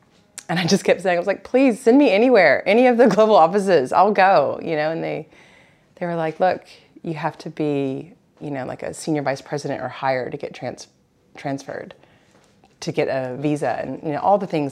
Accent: Houston, Texas, United States; And yeah, and so I was in the U.S., born and raised in Houston, Texas, but then went to university on the East Coast in Virginia.

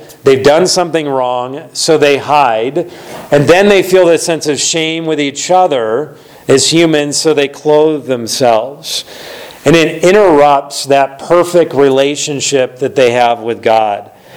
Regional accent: Indiana, United States; So as a kid growing up in Indiana, we would always go to upstate New York each summer because that's where my grandparents lived.

